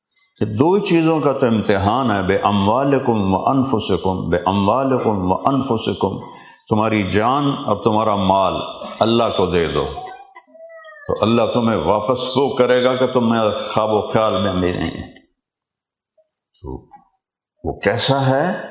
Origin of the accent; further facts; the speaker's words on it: Tulamba, Punjab, Pakistan; میرا ضلع ملتان ہے، تو تلمبا میرا ہوم ٹاؤن،